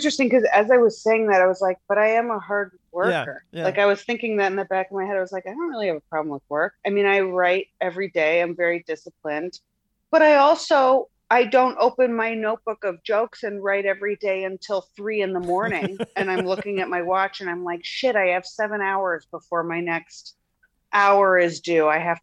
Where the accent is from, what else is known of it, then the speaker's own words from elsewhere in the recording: Midwest, United States; accent: Midwestern; now in Los Angeles, United States; Midwestern didn't set me apart when I lived there. But then when I moved to LA, people would comment on my accent a lot